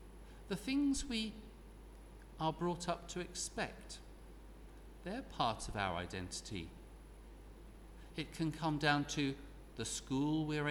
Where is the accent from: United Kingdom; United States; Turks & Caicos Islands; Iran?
United Kingdom; England; I became conscious as a young man of being English, with good things and bad things.